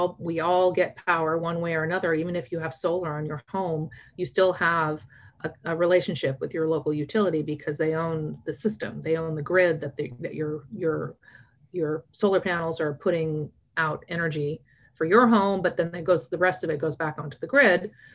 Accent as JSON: {"language": "English", "town": "Los Angeles", "region": "California", "country": "United States", "tie": "born or raised there", "said": "I actually, there was a place, I grew up in Los Angeles, and there was a place where the Beverly Center is now."}